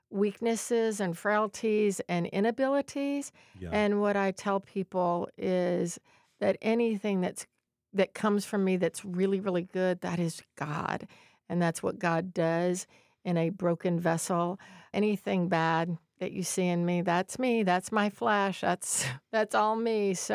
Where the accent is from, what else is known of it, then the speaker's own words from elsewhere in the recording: Texas, United States; So I originated in Texas, so I'm a Texan.